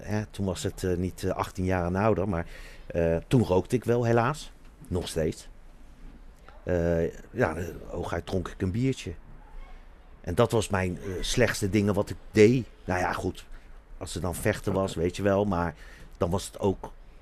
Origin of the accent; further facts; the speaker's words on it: Netherlands; Ik ben geboren getogen in Nederland.